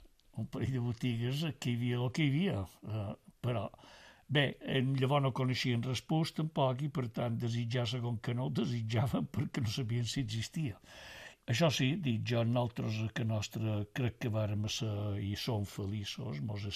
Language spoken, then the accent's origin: Catalan; Biniali, Balearic Islands, Spain; born there; Vaig néixer a Biniali, que pertany a l'Ajuntament de Sencelles, dia 13 de desembre de 1938.